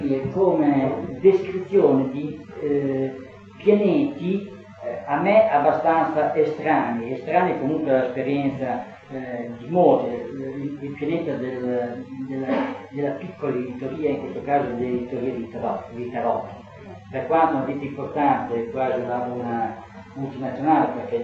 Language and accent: Italian; Bologna, Emilia-Romagna, Italy; now in Romagna, Italy; io sono bolognese fino ai calzini e che per giochi strani, croci della vita, sono finito in Romagna da ormai 30 anni, ma con la Romagna non c'entro niente.